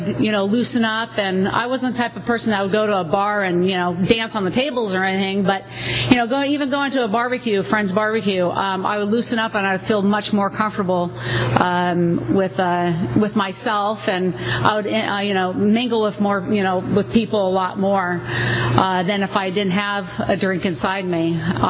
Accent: California, United States; I grew up in the Bay Area, and I played soccer all my life from the age of 5.

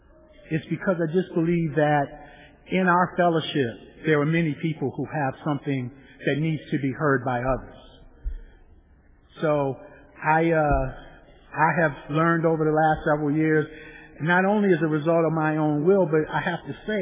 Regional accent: Eastern United States, United States; I'm from the Eastern United States.

